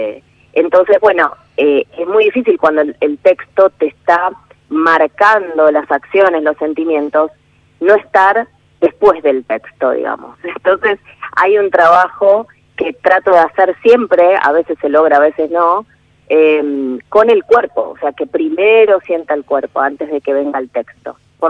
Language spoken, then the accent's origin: Spanish; Quilmes, Buenos Aires Province, Argentina; yo soy de Quilmes, ajá, cerca del río de Quilmes.